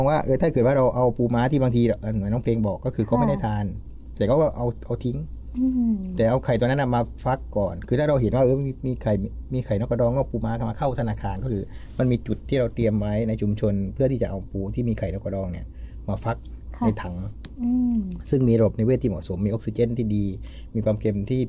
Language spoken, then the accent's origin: Thai; Thung Song, Nakhon Si Thammarat, Thailand; ผมเนี่ยภูมิลำเนาผมเนี่ยอยู่คนนครศรีธรรมราชอยู่แล้ว